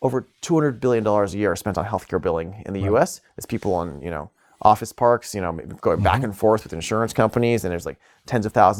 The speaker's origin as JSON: {"language": "English", "country": "United States", "said": "You know, I have places around the United States, but I'm making my stand here. I'm an American."}